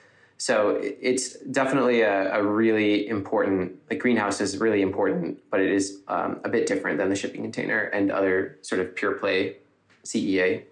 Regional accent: Ithaca, New York, United States; I am from Ithaca, actually, by the way.

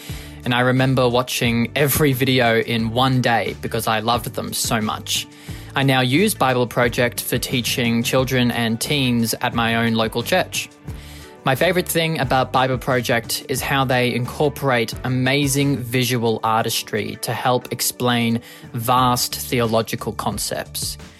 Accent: Melbourne, Victoria, Australia; I'm from Melbourne, Australia.

